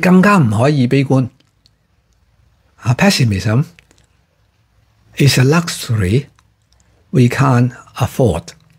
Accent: Hong Kong; 呢个系我哋香港人值得光荣嘅测试。

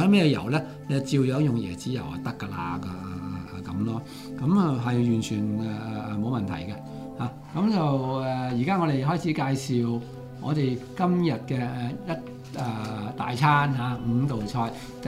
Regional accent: China; 好適合我哋中國人咧

